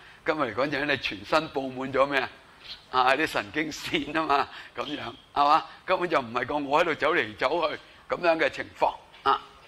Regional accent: China; 我哋中国人咧，好似话，唉，简简单单咧，即系冇乜脑

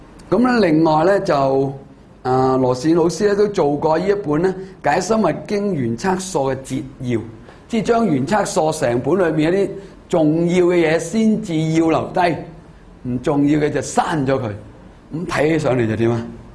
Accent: China; 咁我哋中國人做呢、這個瑜伽師地論嘅疏咧

